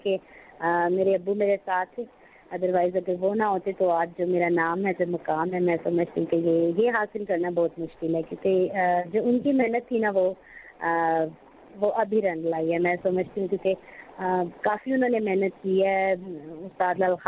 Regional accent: Peshawar, Khyber Pakhtunkhwa, Pakistan; میں پشاور میں ہی پیدا ہوئی اور یہیں کی میں میرے ماما پاپا بھی یہیں کے ہیں اور ویسے ہم پنجابی ہیں سیالکوٹ سے ہمارا تعلق ہے لیکن دادا دادی یہاں آ گئے پھر میرے پاپا یہیں پیدا ہوئے پھر ہم یہیں پیدا ہوئے تو اب ہم پشاوری ہیں

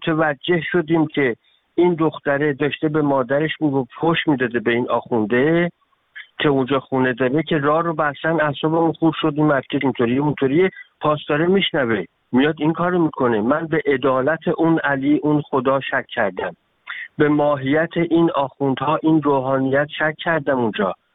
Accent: Iran; ما ایرانی هستیم

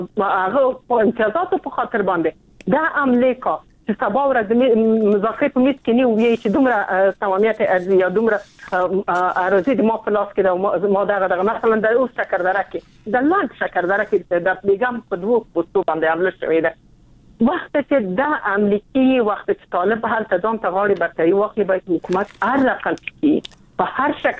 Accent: Afghanistan; ته افغان یې، زه افغان یم

